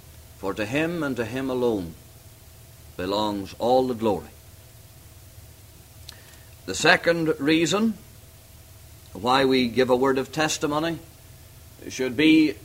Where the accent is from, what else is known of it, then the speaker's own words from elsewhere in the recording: Northern Ireland, United Kingdom; Now, I was brought up in Northern Ireland